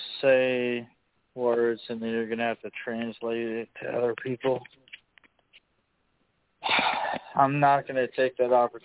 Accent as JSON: {"language": "English", "country": "Ireland", "said": "I'm Catholic. And I'm also Irish."}